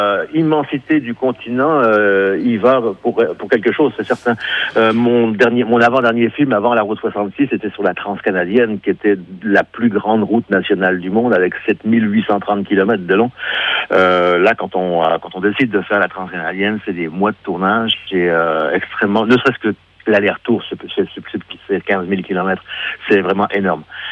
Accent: Montreal, Quebec, Canada; Moi, je viens de Montréal, donc... Les États-Unis, le Mexique, ce sont nos voisins.

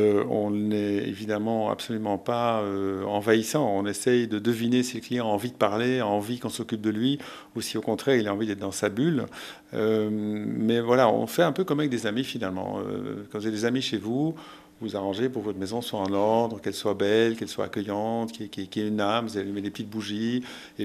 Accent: Belgium; la Belgique me manque parce que je suis belge, bien sûr.

